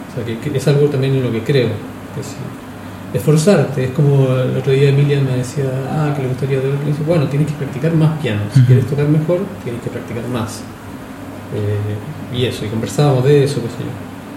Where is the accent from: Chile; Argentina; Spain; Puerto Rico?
Chile; Soy muy chileno.